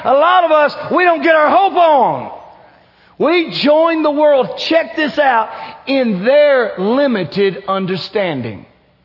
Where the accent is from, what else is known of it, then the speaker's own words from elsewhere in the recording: Kentucky, United States; We're from South Central Kentucky, not supposed to get caught, cussing and smoking and those kind of things.